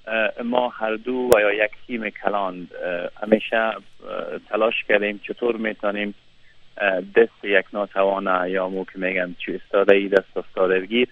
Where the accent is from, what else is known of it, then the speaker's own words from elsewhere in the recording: Afghanistan; یک شهروندی که در افغانستان زندگی میکنیم یا از افغانستان هستیم.